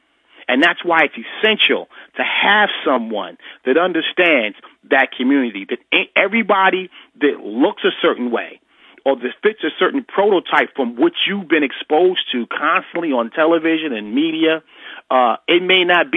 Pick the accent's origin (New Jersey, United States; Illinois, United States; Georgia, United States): New Jersey, United States; Newark; You know, I'm born and raised in Newark. I went to several high schools in Newark.